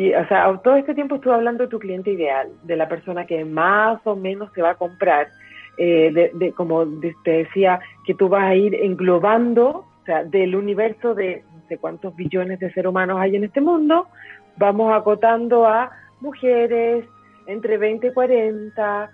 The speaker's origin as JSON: {"language": "Spanish", "country": "Chile", "said": "si estamos en el extranjero, somos chilenas, lo más probable es que si hay chilenos, se van a acercar mucho más rápido porque claro, tenemos el mismo acento"}